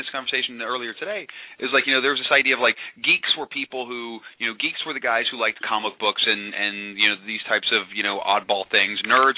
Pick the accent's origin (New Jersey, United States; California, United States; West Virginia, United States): West Virginia, United States; Mr. Lee, you know, as a kid growing up in West Virginia, you got to know how much you inspired me.